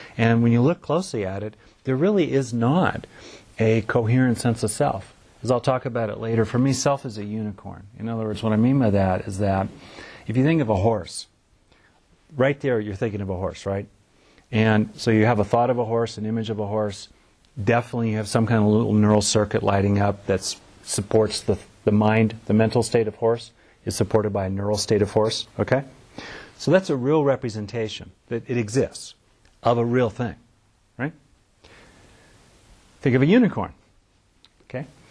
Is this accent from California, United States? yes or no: yes; California, United States; Anyway, I grew up in Southern California, so that's spent a lot of time in pools.